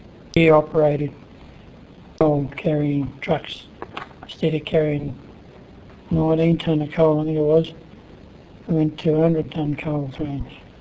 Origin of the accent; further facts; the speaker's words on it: Cardiff, Wales, United Kingdom; I grew up in Cardiff.